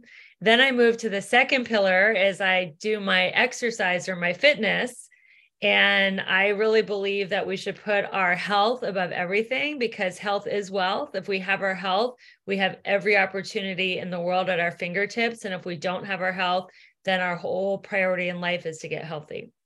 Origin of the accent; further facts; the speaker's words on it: Cincinnati, Ohio, United States; now in Los Angeles, United States; So I grew up in Cincinnati, Ohio, and I had a childhood dream of being an actress. So I moved to LA about 20 years ago